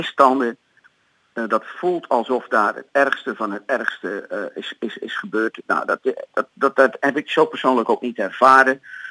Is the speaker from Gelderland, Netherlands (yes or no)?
yes; Barneveld, Gelderland, Netherlands; Sommige gemeenten, zoals in Barneveld, waar ik vandaan kom, daar is geen water.